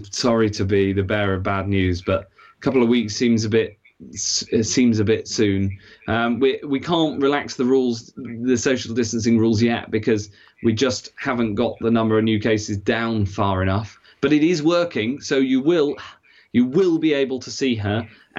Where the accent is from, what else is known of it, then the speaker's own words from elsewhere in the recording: North West England, United Kingdom; I grew up in Cheshire, like you